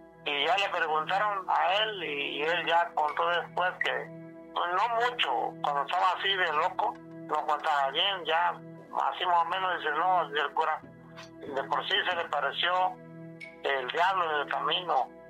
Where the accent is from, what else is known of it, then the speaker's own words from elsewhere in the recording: Tlaxcala, Mexico; El mismo pueblo de Tlaxcala. Uh-huh. Se queda allá en Telolopa, rumbo a Pascua de Cantrejón, que sí. Queda mi pueblo.